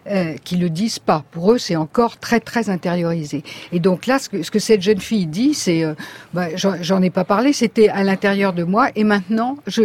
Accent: France; Voilà, très, très discuté chez nous.

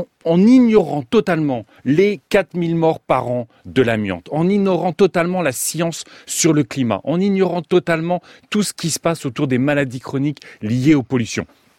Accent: France; Moi, je suis français. Je suis un citoyen européen de nationalité française.

